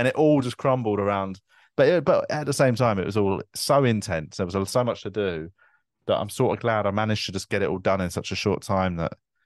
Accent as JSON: {"language": "English", "town": "Tooting", "region": "London", "country": "United Kingdom", "tie": "born or raised there", "said": "the council flat that I grew up in Tooting"}